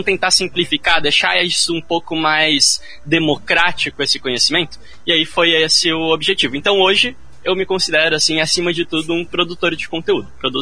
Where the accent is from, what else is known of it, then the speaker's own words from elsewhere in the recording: Joinville, Santa Catarina, Brazil; Sou de Joinville, mais ou menos pertinho de vocês.